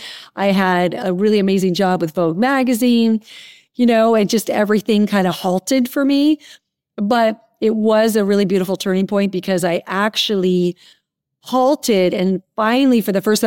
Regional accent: Arizona, United States; moved away as an adult; also born or lived in New York; now in Los Angeles, United States; I grew up in Arizona, moved to New York and, you know, worked the fast pace in the advertising business, sick all the time in New York with the weather and the stress and all that.

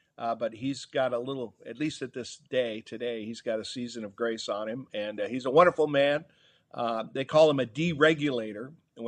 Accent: Minnesota, United States; I grew up in Minnesota and had a very middle-class upbringing and grew up Catholic

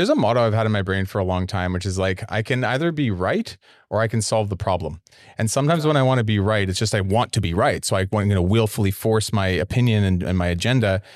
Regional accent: Canada; I will call out our own culture because I'm Canadian. I'm allowed to do it. We are passive aggressive by nature

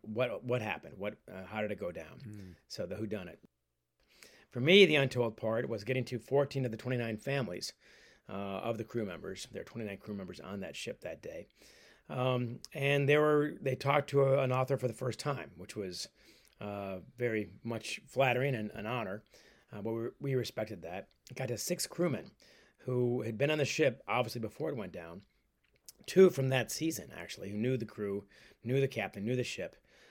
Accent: Ann Arbor, Michigan, United States; I grew up almost on the Canadian border in Ann Arbor, Michigan.

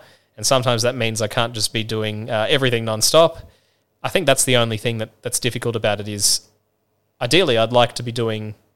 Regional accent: Australia; Being an Aussie, you know, we like to think sometimes we know what R&B is down here.

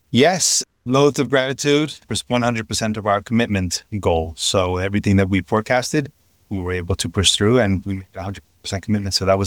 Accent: New York, United States; So definitely a proud New Yorker.

